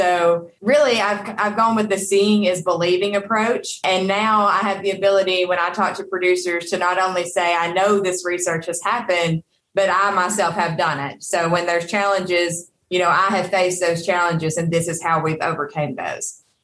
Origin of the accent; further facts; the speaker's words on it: Kentucky, United States; Well, originally, I'm from Kentucky, so growing up with alfalfa and alfalfa production was kind of one of those standard things.